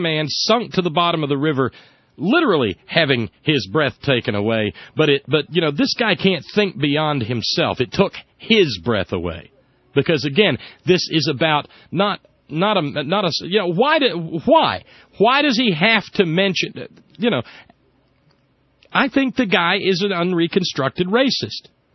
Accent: Alabama, United States; I grew up in Alabama, and I understand, and I know this from my own experiences

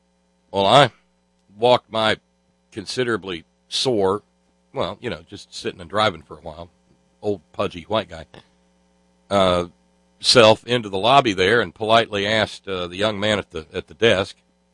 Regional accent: Florence, Alabama, United States; I grew up in North Florence, just not North Florence, South Carolina, North Florence, Alabama.

